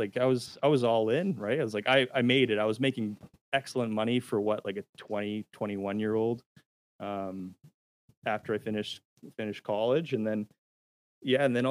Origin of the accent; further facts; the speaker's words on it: Alberta, Canada; So like my background, where I'm from, I grew up in Alberta, Canada. I grew up in a family household that had an outfitting business.